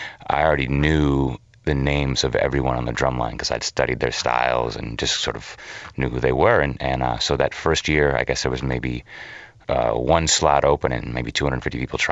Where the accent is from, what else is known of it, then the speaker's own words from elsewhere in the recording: Goshen, Indiana, United States; Yeah, I mean, I grew up in Goshen, Indiana, and I got really into drum and bugle corps